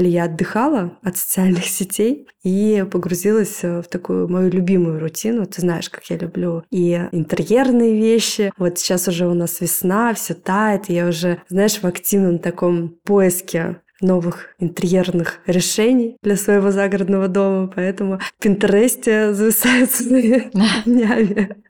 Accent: Moscow, Russia; И мы из Москвы.

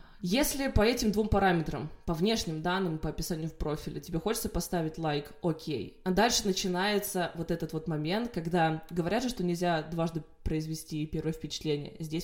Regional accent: Russia; now in Lyon, France; в моем случае это понятно, что я из России

